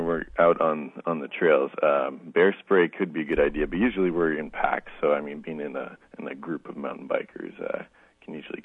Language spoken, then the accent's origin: English; Minnesota, United States; had a good friend from I grew up with in Minnesota that was willing to do it with me.